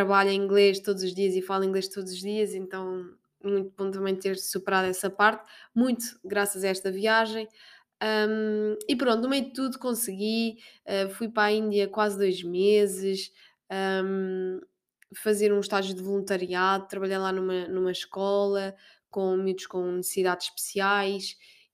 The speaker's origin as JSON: {"language": "Portuguese", "country": "Portugal", "said": "a gente vem de Portugal"}